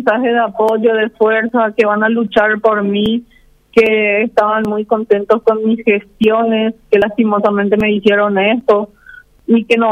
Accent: Puerto Olimpo, Alto Paraguay, Paraguay; also born or lived in Cuba; Yo soy de Puerto Olimpo, nací, crecí, me fui y me gradué en la mejor universidad de Cuba

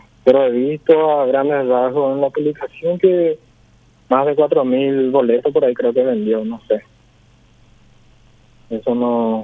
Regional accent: Minga Guazú, Alto Paraná, Paraguay; yo soy de Minga Guazú

